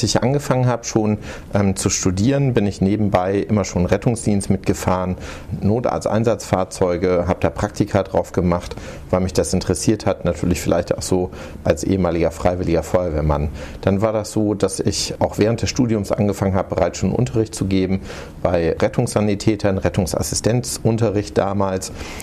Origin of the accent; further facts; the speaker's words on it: Hamburg, Germany; born there; ich komme ursprünglich gebürtig aus Hamburg, bin dann bedingt durch den Beruf meines Vaters, der war Diplom-Ingenieur, Maschinenbauingenieur, sind wir ziemlich viel durch Deutschland hin und her gezogen.